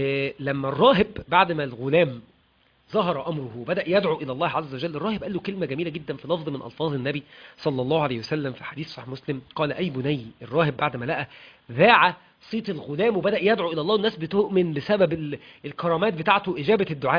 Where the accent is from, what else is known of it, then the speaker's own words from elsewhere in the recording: Sharqia Governorate, Egypt; وأنا من الأرياف يعني، أنا مش من المدينة أصلا، أنا شرقاوي